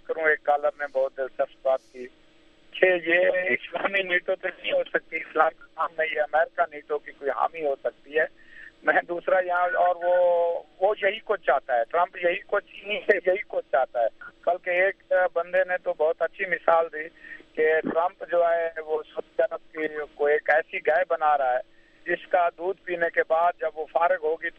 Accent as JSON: {"language": "Urdu", "country": "Pakistan", "said": "اور میں آپ کو کہ ہم پاکستانی ہیں, ہمیں پاکستان کے مفادات کا خیال رکھنا چاہیے"}